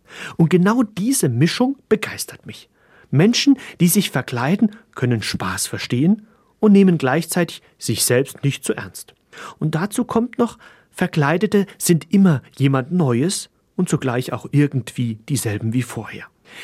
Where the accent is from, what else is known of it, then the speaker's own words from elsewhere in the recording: Chemnitz, Saxony, Germany; Schließlich ist meine Heimatstadt Chemnitz in Sachsen keine Karnevalshochburg.